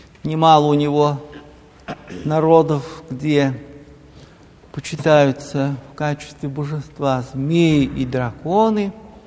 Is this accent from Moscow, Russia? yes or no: yes; Moscow, Russia; Мы, москвичи и гости столицы, должны быть очень внимательными, аккуратными.